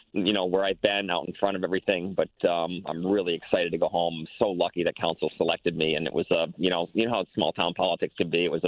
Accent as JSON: {"language": "English", "town": "Tolland", "region": "Connecticut", "country": "United States", "tie": "born or raised there", "said": "I'm very fortunate, very lucky. Tolland is my hometown. That's where I was born, raised."}